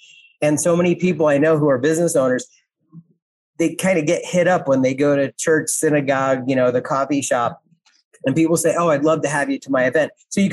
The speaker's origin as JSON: {"language": "English", "region": "New Jersey", "country": "United States", "tie": "born or raised there", "said": "I grew up in North Jersey"}